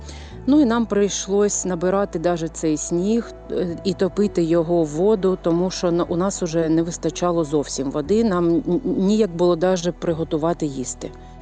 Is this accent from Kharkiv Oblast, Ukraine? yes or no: no; Mariupol, Donetsk Oblast, Ukraine; розуміли, що ми з Маріуполя, знали з Маріуполя, що ми голодні.